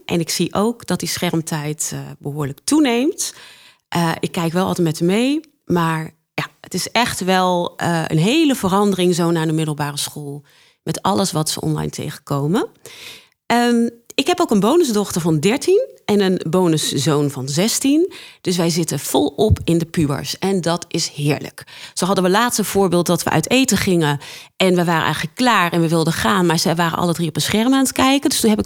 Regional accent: Zevenaar, Gelderland, Netherlands; Ik kom uit Zevenaar.

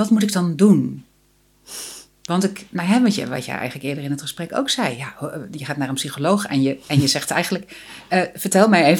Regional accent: Overijssel, Netherlands; ik ben in Twente opgegroeid, daar heb je een naberschap.

